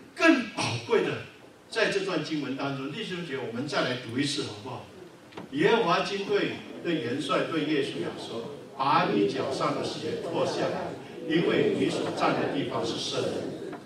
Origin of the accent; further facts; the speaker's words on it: China; 我们中国人有一句话说什么？最多三次，对不对？